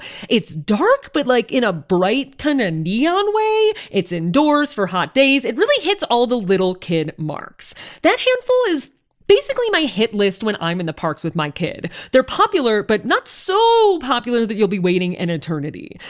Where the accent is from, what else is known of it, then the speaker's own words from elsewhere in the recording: California, United States; I love Disney World. Despite being a Californian, it is kind of my home park.